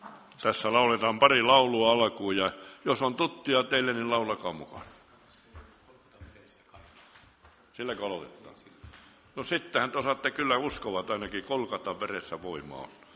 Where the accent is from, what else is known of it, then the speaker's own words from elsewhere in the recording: Kemi, Lapland, Finland; Minä olen Kemistä ja kehtaan sanoa.